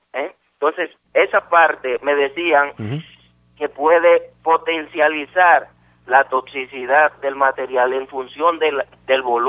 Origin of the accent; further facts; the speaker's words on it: Dominican Republic; somos todos los dominicanos.